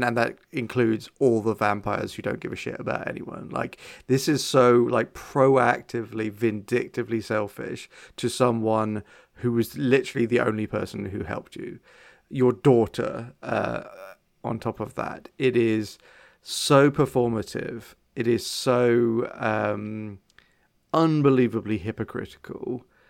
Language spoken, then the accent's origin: English; England, United Kingdom; Being English, this word is probably more in my vocabulary than it is in everyone's